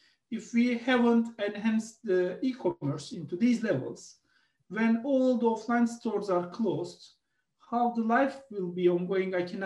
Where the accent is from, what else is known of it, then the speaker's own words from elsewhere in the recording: Turkey; now in London, United Kingdom; I'm based in London now, in Ireland, Germany, and Turkey. I'm from Turkey originally